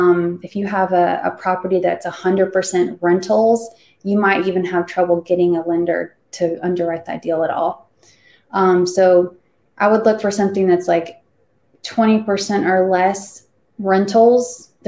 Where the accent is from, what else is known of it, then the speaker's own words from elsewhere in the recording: the South, United States; I had never had any experience with snow. I grew up in the South. It's an entirely different world.